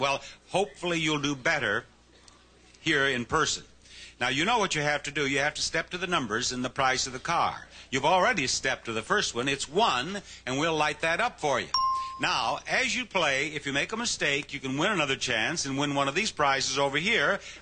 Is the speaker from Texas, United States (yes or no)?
no; South Dakota, United States; And you've heard me mention that I grew up on the Rosebud Reservation in South Dakota.